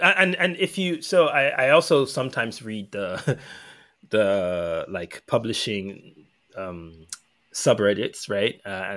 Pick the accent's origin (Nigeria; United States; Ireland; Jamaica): Nigeria; because I grew up in Nigeria